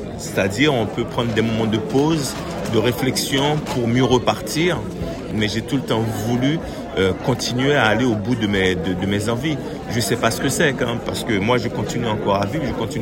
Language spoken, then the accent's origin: French; Haiti; Moi, en tant qu'haïtien, je me considère noir et africain avant tout.